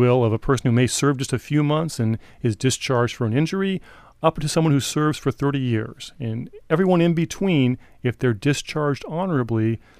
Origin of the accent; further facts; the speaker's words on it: Oregon, United States; born there; I was born in Oregon, but I moved away as a young man to join the Navy.